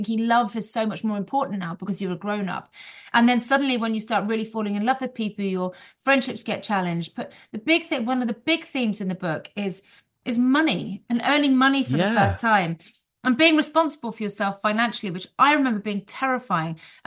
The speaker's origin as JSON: {"language": "English", "country": "Guernsey", "tie": "born or raised there", "said": "I grew up in Guernsey and I had, you know, a difficult childhood"}